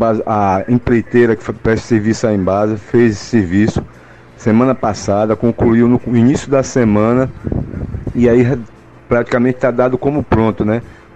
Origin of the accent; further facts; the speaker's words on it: Bahia, Brazil; sou daqui do bairro da Conquista.